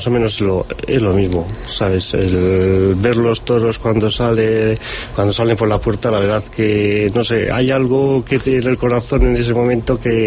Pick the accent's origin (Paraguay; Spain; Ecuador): Spain; Ocenilla, Castile and León; yo soy de Ocenilla, pues qué mejor cuadrilla que la del patrón de mi pueblo.